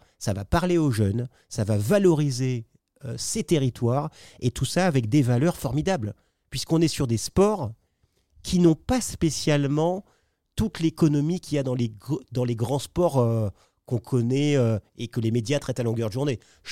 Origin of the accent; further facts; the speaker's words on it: French Guiana, France; moi, je viens de Guyane, donc je viens de l'Outre-mer à la base.